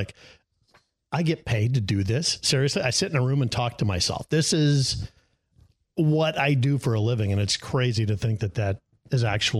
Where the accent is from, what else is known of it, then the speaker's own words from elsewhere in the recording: Pierre, South Dakota, United States; way I could think to get started, because it was so expensive to live in Denver, was to go back to my hometown.